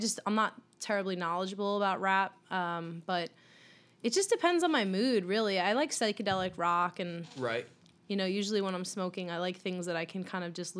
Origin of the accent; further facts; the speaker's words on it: Long Island, New York, United States; being that I'm from Long Island, it's kind of where my roots are, but I would never live there again.